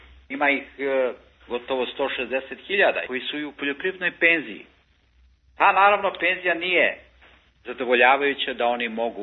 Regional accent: Belgrade, Serbia; u zgradi gde sam odrastao ovde u Beogradu

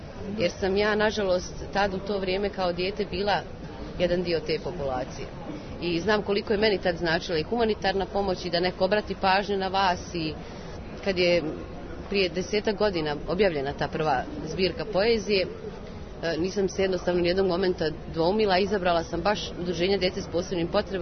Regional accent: Banja Luka, Republika Srpska, Bosnia & Herzegovina; Konkretno, evo recimo, dolazim iz Banja Luke, pa ću se osvrnuti na Banja Luku i na Republiku Srpsku

